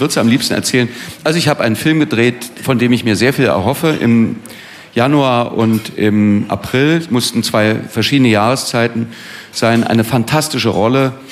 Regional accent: Berlin, Germany; born there; Ich, einmal bin ich Berliner, und gebürtiger Berliner, Westberliner in dem Fall.

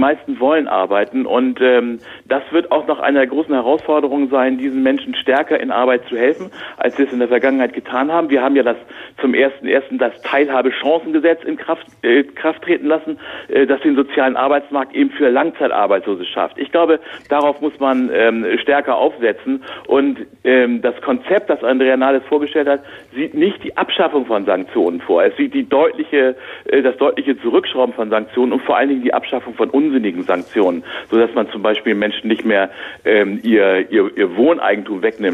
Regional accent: Hamburg, Germany; Also ich bin ja Hamburger

